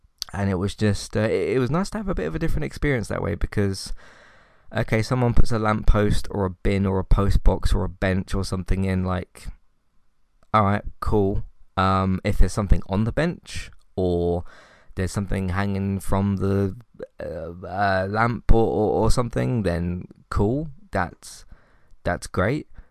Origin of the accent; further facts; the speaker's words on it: United Kingdom; it's not different from me, because I am British.